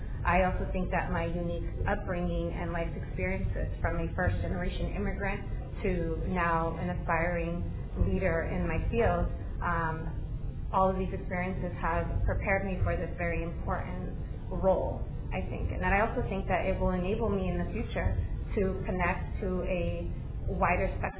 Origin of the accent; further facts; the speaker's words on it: Phoenix, Arizona, United States; And I've been living in Phoenix and, Arizona ever since. So I grew up in Phoenix. I went to high school in Phoenix.